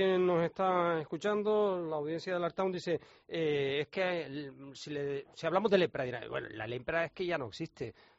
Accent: Canary Islands, Spain; no se nota que somos canarios

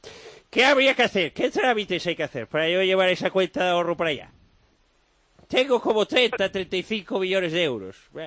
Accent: Catalonia, Spain; Yo soy de España, ¿no? Bueno, de Cataluña.

